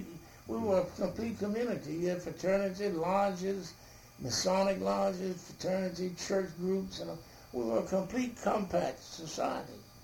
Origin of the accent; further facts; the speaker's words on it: Beaufort, North Carolina, United States; No. I grew up in Beaufort, North Carolina. On the coast of North Carolina.